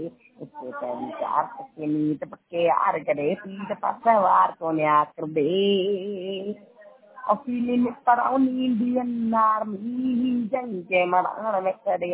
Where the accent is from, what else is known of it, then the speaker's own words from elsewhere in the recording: Bihar, India; मैं दरभंगा डिस्ट्रिक्ट का रहने वाला हूँ, स्टेट बिहार।